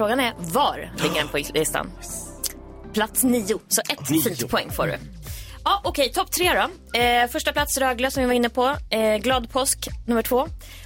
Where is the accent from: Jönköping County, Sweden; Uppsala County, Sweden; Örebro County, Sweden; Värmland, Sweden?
Värmland, Sweden; det är så ont i mitt värmländska hjärta